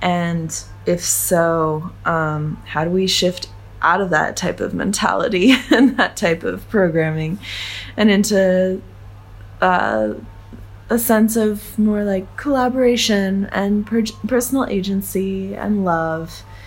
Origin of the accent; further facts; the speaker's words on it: Portland, Oregon, United States; now in Cambodia; I'm from Portland, Oregon, but living in Cambodia currently.